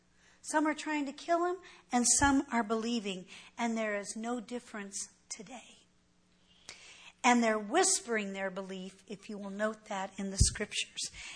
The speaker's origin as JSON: {"language": "English", "region": "California", "country": "United States", "also_born_or_lived": "Colorado", "said": "Well, you know, right now, I'm from California, but I wasn't born in California. I was born in Colorado."}